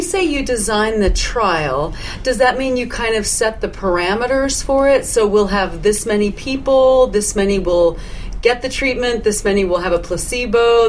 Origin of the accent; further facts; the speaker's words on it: Colorado, United States; You know, I'm from Colorado, and we have a couple really strong Lutheran camps there